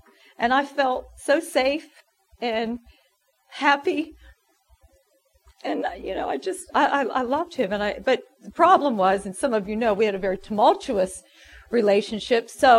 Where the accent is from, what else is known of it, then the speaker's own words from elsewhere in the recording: Morgantown, West Virginia, United States; born there; I was born here in Morgantown. My dad is a doctor. My mom is a nurse. I'm the oldest of four. I was raised Catholic, and we went to church regularly.